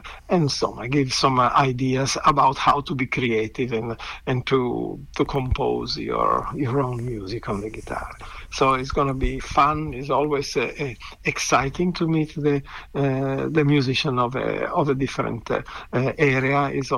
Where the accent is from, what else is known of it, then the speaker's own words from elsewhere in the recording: Genoa, Liguria, Italy; In Genova, my hometown